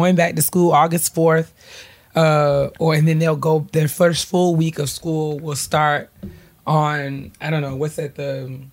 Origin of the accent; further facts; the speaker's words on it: New York, United States; We grew up in New York, and so this is different for us.